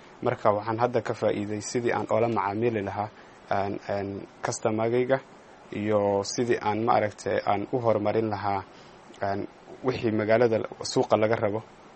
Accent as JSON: {"language": "Somali", "town": "Garissa", "region": "Garissa County", "country": "Kenya", "said": "waxaan ka imaaday wadanka kenya magaalada gaarisa ayaan ka imaaday"}